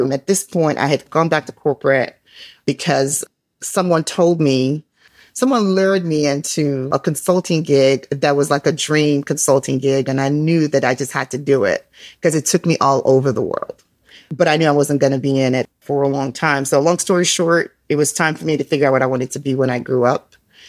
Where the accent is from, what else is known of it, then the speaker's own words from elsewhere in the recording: Nigeria; moved away; most of you know that I'm originally from Nigeria. So my origin story actually really just starts there. I came here to this country just, you know, lots of political unrest back home.